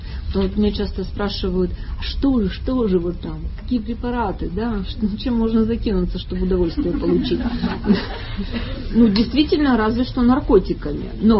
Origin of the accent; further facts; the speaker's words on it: Odesa, Odesa Oblast, Ukraine; я одесситка, да, я врач и давно работаю